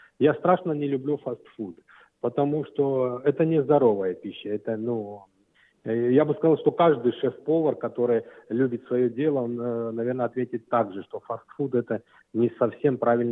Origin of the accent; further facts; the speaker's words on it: Tbilisi, Georgia; now in Australia; мы в Австралии уже год. Я родом с Грузии, в Тбилиси, столица Грузии. Я там родился, вырос.